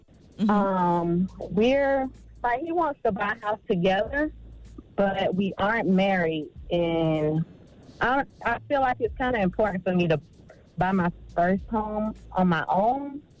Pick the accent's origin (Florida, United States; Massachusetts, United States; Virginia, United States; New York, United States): Florida, United States; We're from Florida, Charlamagne.